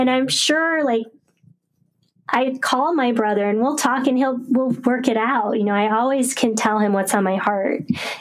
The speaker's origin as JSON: {"language": "English", "town": "Sandusky", "region": "Ohio", "country": "United States", "tie": "born or raised there", "said": "I was born and raised in Sandusky, Ohio, which is on Lake Erie. So I experienced the density of it, and I was drawn to move to the coast."}